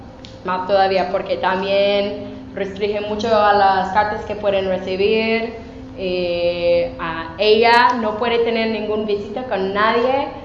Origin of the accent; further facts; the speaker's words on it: Kalamazoo, Michigan, United States; Spanish is a second language; Uno acabó de cumplir la universidad en Kalamazoo, en la misma ciudad de donde soy